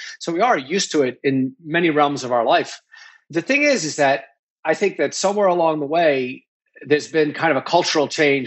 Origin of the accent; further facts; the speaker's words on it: New York, United States; I started out as a lawyer. I grew up in New York and was in law school my second year at Vanderbilt Law School